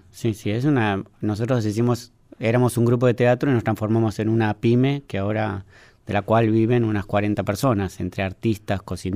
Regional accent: Lomas de Zamora, Buenos Aires Province, Argentina; also born or lived in Banfield; Nacimos, sí, en Banfield y después nos mudamos a Lomas.

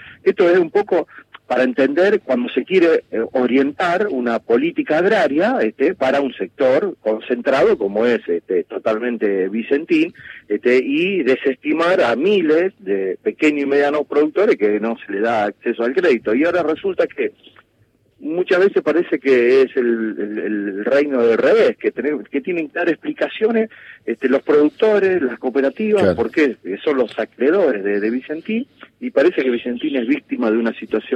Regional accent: Villa Eloísa, Santa Fe, Argentina; Soy de Villa Eloísa.

